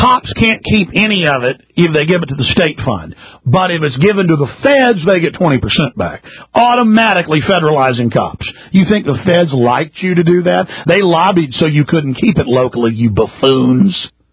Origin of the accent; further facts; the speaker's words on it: Rockwall, Texas, United States; By the way, again, I grew up in Rockwall, Texas